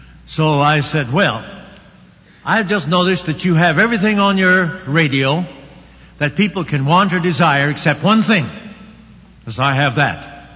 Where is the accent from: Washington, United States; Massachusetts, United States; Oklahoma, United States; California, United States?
Oklahoma, United States; I came from Oklahoma.